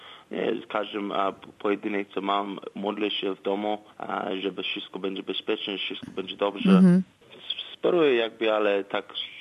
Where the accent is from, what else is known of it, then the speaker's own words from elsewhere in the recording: Sydney, New South Wales, Australia; born there; Polish is a second language; mam 31 lat. Urodziłem się właśnie w Sydney.